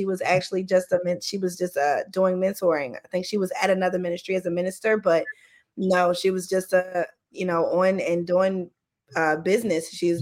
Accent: Baltimore, Maryland, United States; now in Houston, United States; She lived here in Houston. I was from Baltimore.

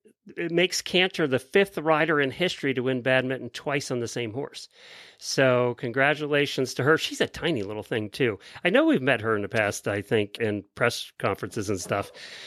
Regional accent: Ocala, Florida, United States; from Ocala, Florida.

